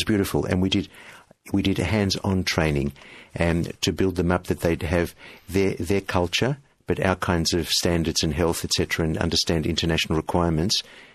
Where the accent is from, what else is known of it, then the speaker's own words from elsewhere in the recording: Australia; I didn't make any announcements I was Jewish or not, I'm Australian